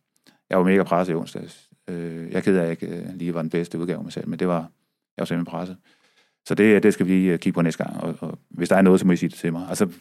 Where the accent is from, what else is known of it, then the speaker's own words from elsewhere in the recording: West Jutland, Denmark; Jeg voksede op på Vestjylland på en gård og troede, jeg skulle være landmand.